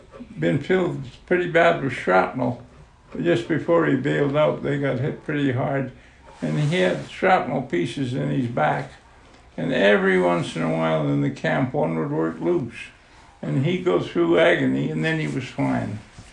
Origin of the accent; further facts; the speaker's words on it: Western Canada, Canada; and I came from Western Canada